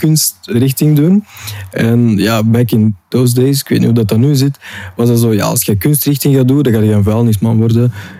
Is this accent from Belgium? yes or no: yes; Mechelen, Antwerp, Belgium; also born or lived in Russia; now in Antwerp, Belgium; Geboren in Rusland, opgegroeid in Mechelen.